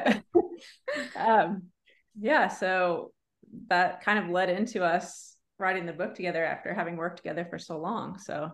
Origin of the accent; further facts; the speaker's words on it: Iowa, United States; now in Springfield, United States; I am from Springfield, Missouri, originally from Iowa. I've lived in Missouri, though, a really long time, so I consider myself a Missourian now, I guess, too.